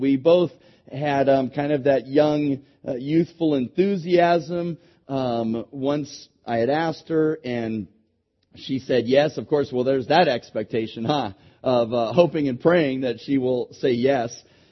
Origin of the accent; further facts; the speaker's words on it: Hayward, California, United States; the house that I grew up in Hayward.